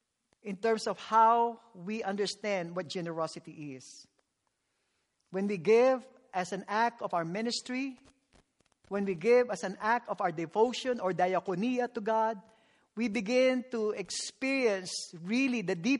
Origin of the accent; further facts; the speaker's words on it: Philippines; moved away; Growing up in the Philippines where you have a subsistence life